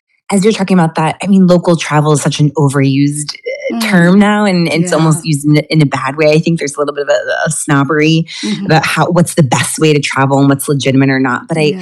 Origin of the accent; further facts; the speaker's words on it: New York City, New York, United States; I truly saw it as like my due diligence as a New Yorker in that, people come to New York City all the time, right?